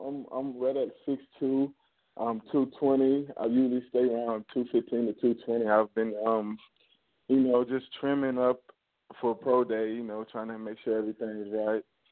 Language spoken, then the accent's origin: English; Augusta, Georgia, United States; Yes, sir. I'm from Augusta, Georgia.